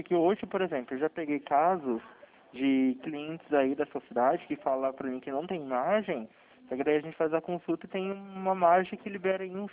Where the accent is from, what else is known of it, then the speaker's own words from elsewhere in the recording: Campinas, São Paulo, Brazil; Eu sou aqui de Campinas, São Paulo